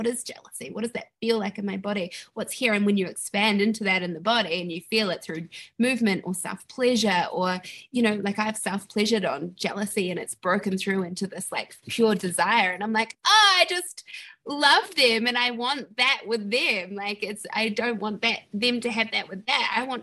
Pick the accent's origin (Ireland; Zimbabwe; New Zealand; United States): New Zealand; accent: New Zealand; a lot of Americans think I'm … because of my New Zealand accent.